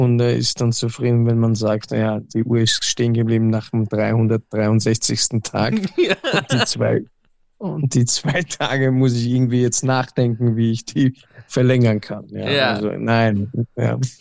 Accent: Austria; oder man besucht halt die Schule in Karlstein bei uns in Österreich.

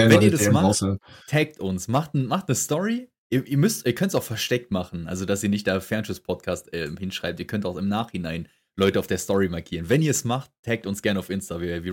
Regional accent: Saarland, Germany; Ich komme ja bekanntlich aus dem Saarland. Wir haben zwei coole Seen hier, Boostalsee und Losheimer Stausee.

